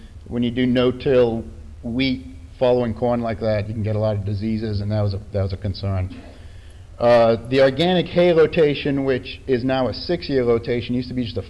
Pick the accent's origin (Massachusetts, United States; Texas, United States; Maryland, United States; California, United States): Maryland, United States; Beltsville; I'm from Beltsville, Maryland, which I don't know if you can see it.